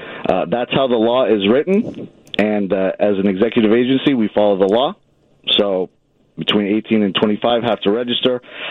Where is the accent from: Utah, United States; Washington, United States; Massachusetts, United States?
Washington, United States; moved away; I am from Washington State originally, and I came over here when the president swore into office on January 20th.